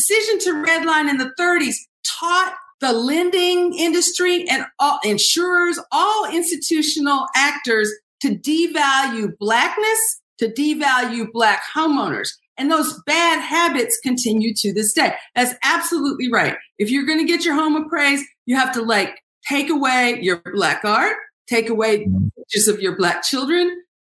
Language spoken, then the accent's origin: English; Huntsville, Alabama, United States; Now, I grew up in Huntsville, Alabama, right? My parents are Fiskites and I went to Vanderbilt, right?